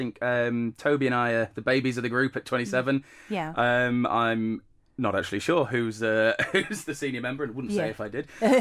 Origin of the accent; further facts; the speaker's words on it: Leeds, Yorkshire and the Humber, United Kingdom; moved away as an adult; now in York, United Kingdom; Well, originally I'm from Leeds and went to York 10 years ago now for uni and just never left, really.